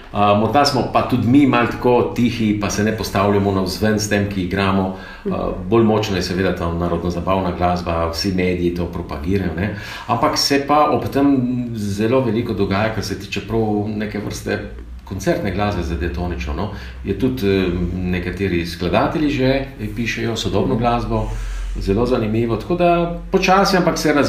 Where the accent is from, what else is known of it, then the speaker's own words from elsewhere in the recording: Trieste, Friuli-Venezia Giulia, Italy; jaz sem tle nekako foreš, no, prihajam iz Trsta, tako da se vozim vsak dan.